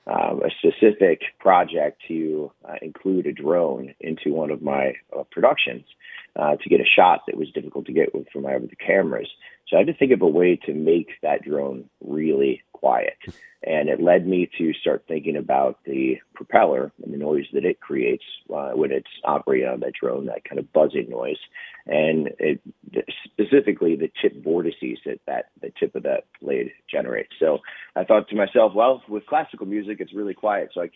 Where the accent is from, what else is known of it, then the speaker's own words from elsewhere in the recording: Michigan, United States; I'm originally from Michigan, and I started the company in Philadelphia where I was working as an executive producer.